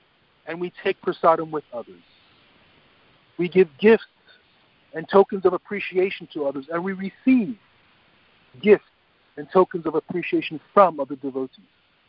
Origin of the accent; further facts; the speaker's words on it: Chicago, Illinois, United States; My home city is, I'm from Chicago. I grew up, before I went to Gurukul, I was born in Chicago.